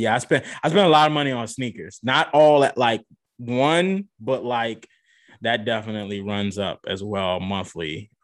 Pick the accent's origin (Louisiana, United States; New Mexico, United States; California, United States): Louisiana, United States; New Orleans; So me being from New Orleans, like I grew up on